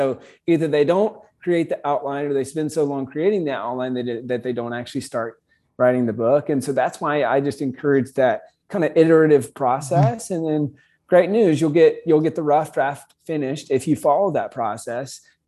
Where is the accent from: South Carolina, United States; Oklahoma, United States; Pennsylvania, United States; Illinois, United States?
South Carolina, United States; I'm from South Carolina, and it's kind of the Blue Ridge Mountains there.